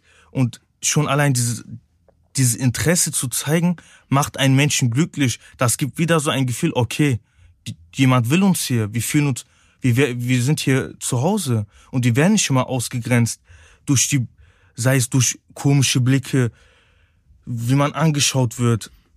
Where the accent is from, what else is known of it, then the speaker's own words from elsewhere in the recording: Cologne, North Rhine-Westphalia, Germany; Obwohl meine Mutter aktuell in der Türkei lebt und immer zu mir sagt, komm zu mir. Aber Köln ist meine Heimat. Deutschland ist meine Heimat.